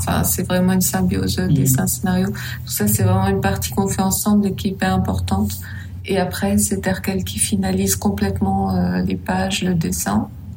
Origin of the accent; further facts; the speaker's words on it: France; Alors que chez nous, en France, peut-être autant au Danemark, on a cette impression d'enfance